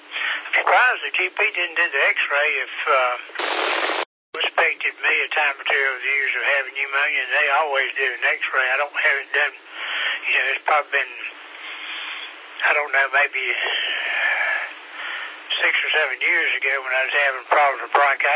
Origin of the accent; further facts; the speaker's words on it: Harlem, New York, United States; So, I still go to a doctor in Harlem, in my hometown.